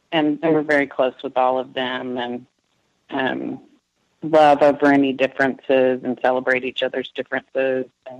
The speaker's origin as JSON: {"language": "English", "town": "Tulsa", "region": "Oklahoma", "country": "United States", "said": "we're from the only other large city in Oklahoma. We're from the Tulsa area, and all of our family is there."}